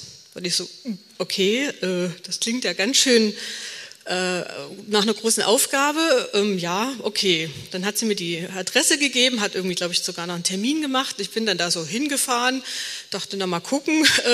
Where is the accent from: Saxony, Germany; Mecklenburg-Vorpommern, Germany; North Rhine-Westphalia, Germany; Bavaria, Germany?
Saxony, Germany; Ich hätte eigentlich auch wieder zurück nach Hause ziehen können, nach Sachsen, wo ich herkomme